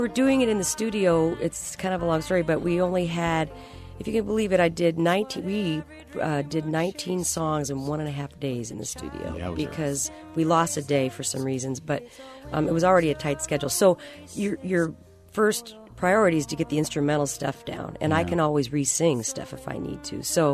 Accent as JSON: {"language": "English", "town": "Omaha", "region": "Nebraska", "country": "United States", "also_born_or_lived": "Kansas City", "said": "I'm from Omaha originally, but also lived in Kansas City earlier on, long story."}